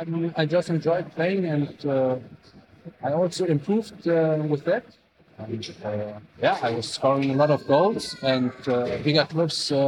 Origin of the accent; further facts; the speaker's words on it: Bonn, North Rhine-Westphalia, Germany; So I'm from Bonn. It's Bonn. Near Bonn.